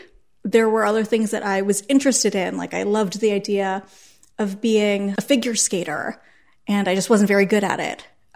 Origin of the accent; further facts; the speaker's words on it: Chicago, Illinois, United States; also born or lived in Vancouver, Canada; I was born just outside of Vancouver, British Columbia. And I grew up in Hyde Park and Portage Park and Albany Park. It was great. You know, all three of those neighborhoods are really different. And because Hyde Park was my first home in Chicago, it definitely still feels like home for me.